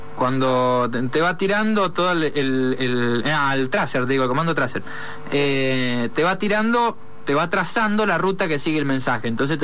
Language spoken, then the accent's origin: Spanish; Argentina; Sí, superior porque somos argentinos.